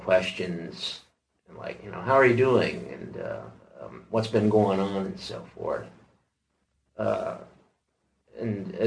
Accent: Oklahoma, United States; also born or lived in East Coast; I grew up in Oklahoma during the first 25 years of my life. In growing up, Oklahoma seems to have a laid-back and yet hearty flavor to the voices.

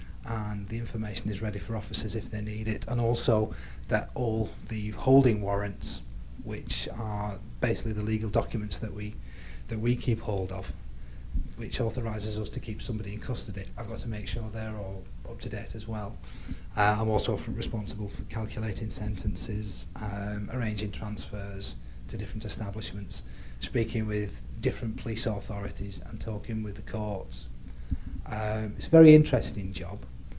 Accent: Wigan, North West England, United Kingdom; born there; I was born in Wigan on the 11th of August 1966. I'm currently a civil servant.

